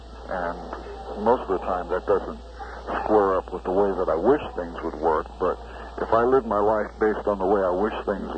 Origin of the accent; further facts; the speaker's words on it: Baltimore, Maryland, United States; born there; I was born in Baltimore.